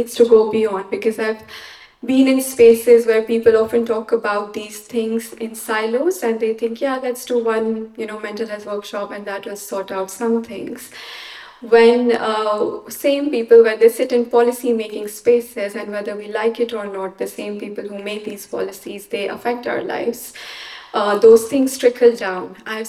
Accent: Jammu and Kashmir, India; So I'm from the Indian administered part of it.

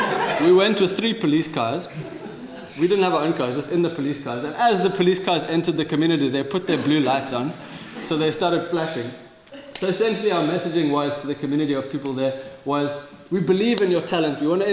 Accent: South Africa; a weird country to grow up in, but it really tied me to this idea of myself as a South African, but more importantly as a new South African

